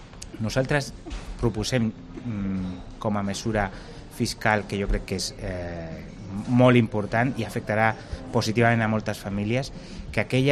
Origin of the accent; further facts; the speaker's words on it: Catalonia, Spain; jo continuaré visquent a Catalunya, sóc català i a la vegada madrileny